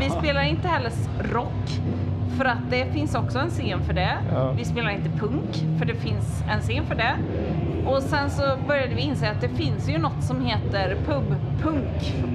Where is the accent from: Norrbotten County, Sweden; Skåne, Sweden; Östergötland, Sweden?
Skåne, Sweden; Malmö; vi är från Malmö och där är allting jävligt jävligt uppdelat.